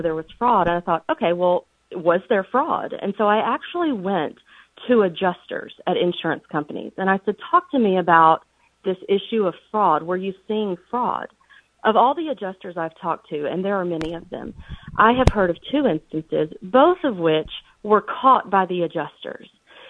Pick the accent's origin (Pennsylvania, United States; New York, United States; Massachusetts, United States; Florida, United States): Florida, United States; of course, I'm from Florida.